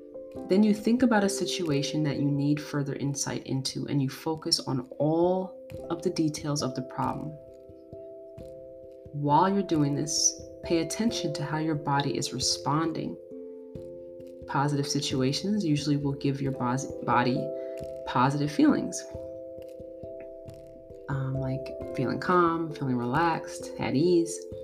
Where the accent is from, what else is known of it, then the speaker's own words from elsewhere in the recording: Brooklyn, New York, United States; When I was growing up in Brooklyn, I would do this.